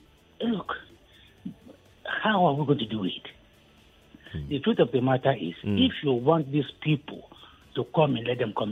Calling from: Okokomaiko, Lagos, Nigeria; So I'm calling from Okukomaiko.

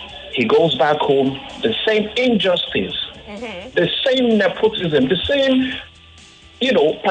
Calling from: Ikeja, Lagos, Nigeria; I'm calling from Ikeja.

